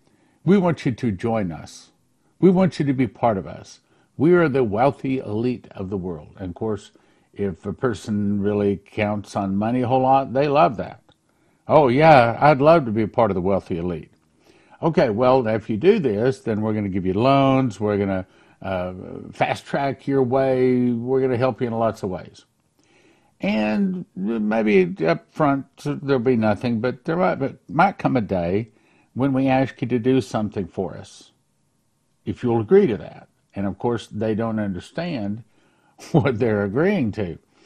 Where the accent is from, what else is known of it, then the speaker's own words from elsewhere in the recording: Odessa, Texas, United States; I grew up in Odessa, Texas